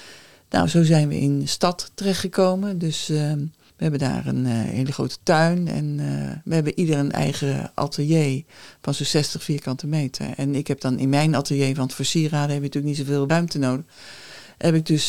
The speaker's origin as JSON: {"language": "Dutch", "town": "Rotterdam", "region": "South Holland", "country": "Netherlands", "said": "Nou, ik kom uit Rotterdam en in 2016 zijn we hier komen wonen."}